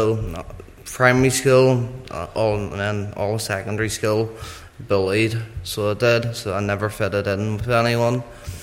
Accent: Monkstown, Northern Ireland, United Kingdom; So I was brought up in Monkstown, living with my nanny and my granda. That's where my mum lived, so that's where I was brought up. I was brought up there till about four

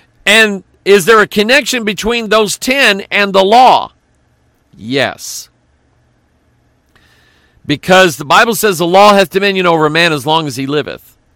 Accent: United States; I love being an American. I love America.

